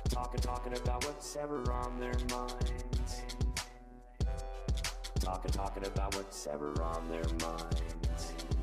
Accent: Florida, United States; young comics to come from Florida, because I was a comic from Florida.

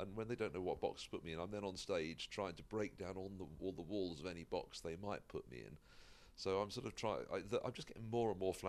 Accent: United Kingdom; accent: British; now in United States; I didn't move to America going, if I move to America, my British accent will be a real advantage to me.

